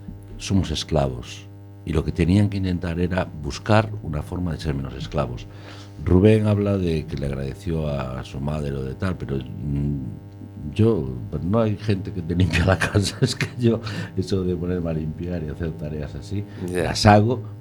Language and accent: Spanish; Spain; es que España somos los camareros de Europa, porque ahora mismo no tenemos casi fábricas, no tenemos nada.